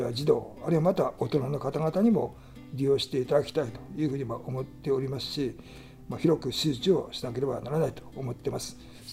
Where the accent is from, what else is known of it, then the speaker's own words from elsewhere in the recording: Kurobe, Toyama, Japan; 生まれ育った名水の里黒部の発展のために